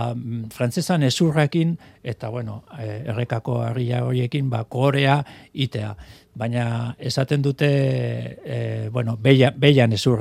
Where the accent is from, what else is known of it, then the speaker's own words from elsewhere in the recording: Deba, Basque Country, Spain; born there; also born or lived in San Sebastián; ni Debarra naiz